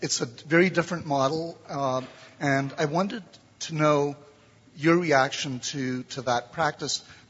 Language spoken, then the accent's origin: English; Ontario, Canada; I'm a judge from Ontario, Canada.